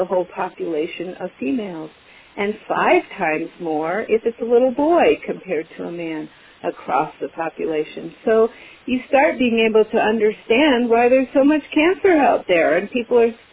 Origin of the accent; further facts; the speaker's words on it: Illinois, United States; also born or lived in Indiana; When I was growing up in Illinois and Indiana, there were big hot spots